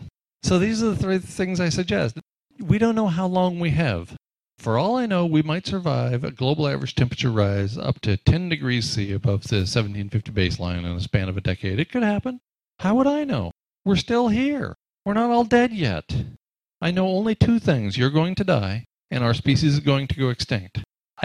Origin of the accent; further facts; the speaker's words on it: United States; I grew up in the United States on Walt Disney